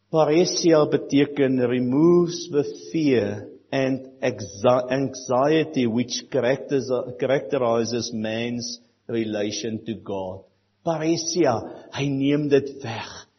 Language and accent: Afrikaans; Western Cape, South Africa; accent: Cape; ek het 'n lekker Kaapse aksent.